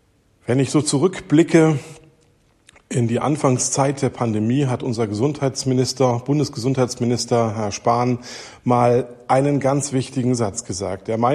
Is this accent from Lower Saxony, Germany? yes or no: no; Bad Doberan, Mecklenburg-Vorpommern, Germany; ich komme aus Bad Doberan.